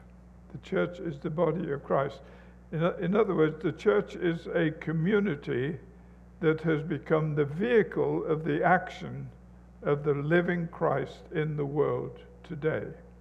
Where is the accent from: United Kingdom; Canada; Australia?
United Kingdom; England; now in United States; I come from England, in case you didn't know that, and there we speak English, but over here you have a certain dialect